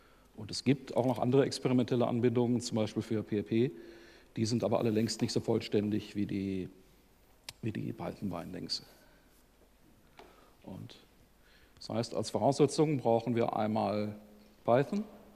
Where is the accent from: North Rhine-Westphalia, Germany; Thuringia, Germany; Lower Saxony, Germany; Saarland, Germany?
North Rhine-Westphalia, Germany; Bielefeld; ich komme aus Bielefeld.